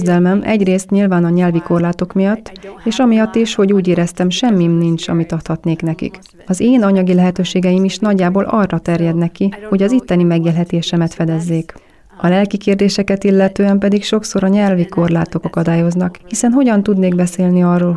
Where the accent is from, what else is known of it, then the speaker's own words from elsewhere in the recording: United States; Hungarian is a second language; Amerikának, legalábbis azon a részén, ahonnan én származom, ezek természetes dolgok.